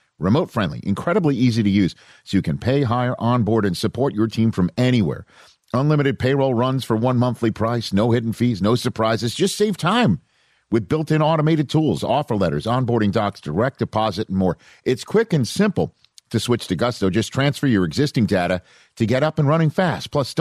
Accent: Staten Island, New York, United States; I'm from Staten Island, New York, Cam. So I know the area.

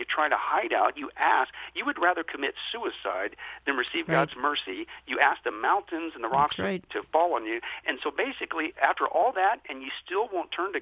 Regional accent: Kansas, United States; when I grew up in the Midwest in Kansas, and of course, being in the Midwest, one of the things you deal with is a tornado.

